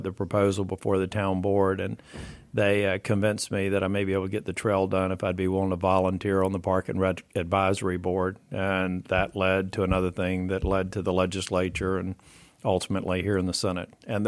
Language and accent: English; Jacksonville, Florida, United States; I grew up in Jacksonville, Florida. And on Saturdays, I would go to Mass. I'm Catholic.